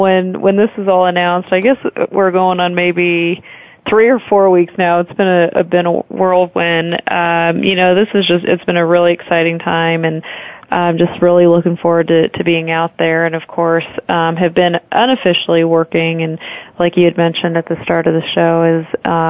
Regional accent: Colorado, United States; And I'm from Colorado, so I'll adjust to the weather there.

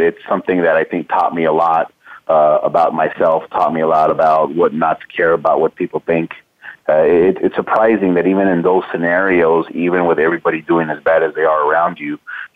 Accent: Los Angeles, California, United States; My parents are born and raised in Guatemala. So I'm 100% Guatemalan. And I was born here in the States, but I did grow up in Southern California in the Los Angeles area. And we grew up in a very poor neighborhood.

